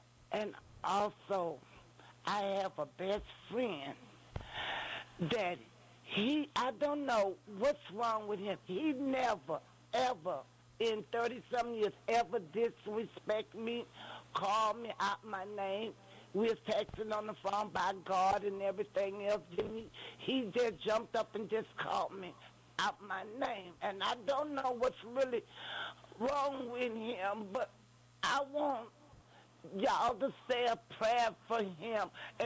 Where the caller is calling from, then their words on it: Alexandria, Louisiana, United States; Okay, I'm from Alexandria, Louisiana